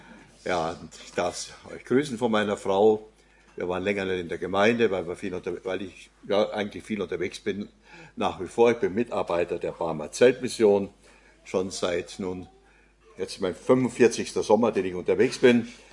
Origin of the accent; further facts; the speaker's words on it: Oberammergau, Bavaria, Germany; geboren und aufgewachsen in Oberammergau. Bin verheiratet im Schwarzwald.